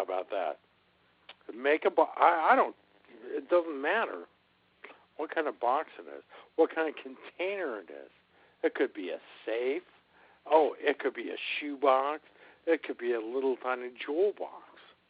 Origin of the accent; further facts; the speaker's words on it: California, United States; I'm from California, you're from New Jersey.